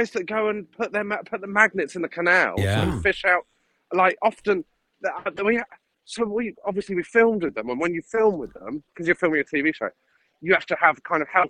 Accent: South West England, United Kingdom; No, I'm from Devon

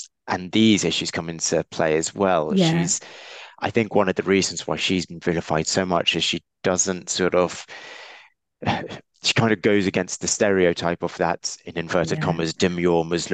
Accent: England, United Kingdom; I was born and brought up in England and Wales, in England.

